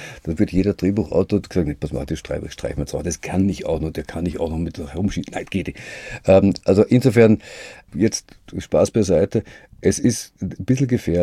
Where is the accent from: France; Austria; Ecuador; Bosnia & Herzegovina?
Austria; Da hat man als Österreicher, ist man gleich im Generalverdacht gestanden